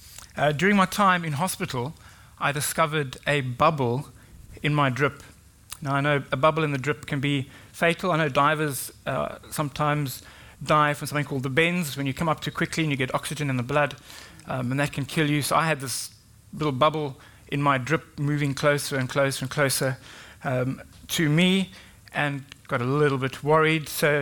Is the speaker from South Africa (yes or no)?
yes; South Africa; I am from South Africa. I never used to have an accent until we arrived here.